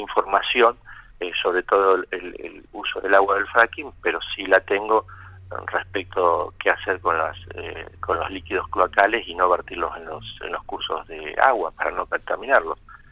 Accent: Neuquén, Argentina; yo nací acá en Neuquén, nunca las había, en mis años de vida, nunca había visto este tipo de fenómenos extremos.

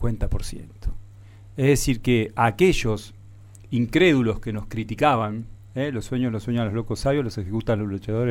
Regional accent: General Roca, Río Negro, Argentina; now in Neuquén, Argentina; Porque yo me desarraigué de Roca y vine a construir por venir y futuro personal y familiar de la mano de la cultura acá en Neuquén.

